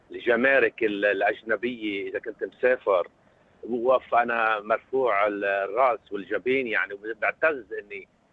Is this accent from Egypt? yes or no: no; Lebanon; now in Australia; أنا جنسيتي أنا بأصل لبنانية،